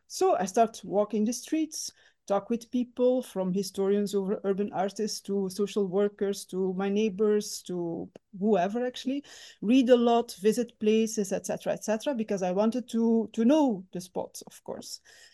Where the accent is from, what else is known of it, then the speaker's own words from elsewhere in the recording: Ghent, Flanders, Belgium; moved away as an adult; now in Lisbon, Portugal; I'm originally from Ghent in Belgium, and I moved to Portugal back in 2012.